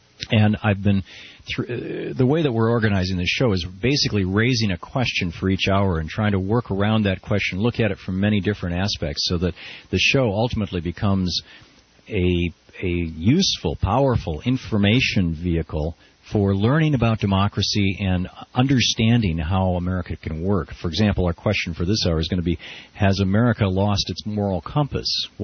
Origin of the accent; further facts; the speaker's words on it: Michigan, United States; also born or lived in Atlanta / Germany; I've lived in Georgia. We lived in Atlanta for 16 years. We lived in Germany for a year, and I grew up in Michigan.